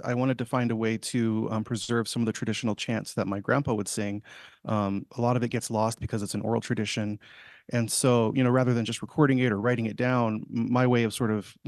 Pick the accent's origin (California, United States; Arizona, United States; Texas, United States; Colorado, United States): Arizona, United States; Page; now in Phoenix, United States; I am from the Navajo Nation. I'm based in Phoenix, but I'm originally from Northern Arizona, Page. So right on the Utah border, that's sort of my connection, and the Lake Powell area.